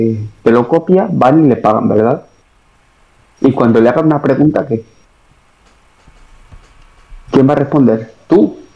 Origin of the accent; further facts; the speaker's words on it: Valencia, Valencian Community, Spain; Sabes que soy de Valencia, tal, y sabes una serie de cosas de mí.